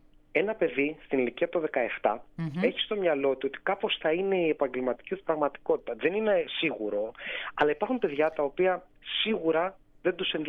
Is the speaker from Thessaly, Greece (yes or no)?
yes; Larissa, Thessaly, Greece; εγώ γεννήθηκα και μεγάλωσα στη Λάρισα. Είναι η γενέτειρά μου, πηγαίνω πολλές φορές τα καλοκαίρια.